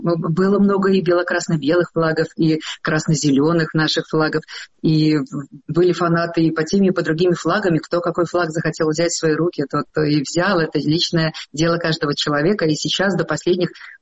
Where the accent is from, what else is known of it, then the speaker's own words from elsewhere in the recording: Belarus; born there; Я родилась в Беларуси. Я родилась вообще в Советском Союзе.